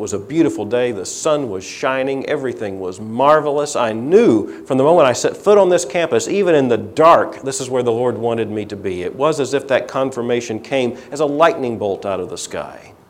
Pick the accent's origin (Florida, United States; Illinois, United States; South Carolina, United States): Florida, United States; Fort Lauderdale; I grew up in Fort Lauderdale, Florida. I knew sand. I knew surf. I knew swamp. But I did not know snow.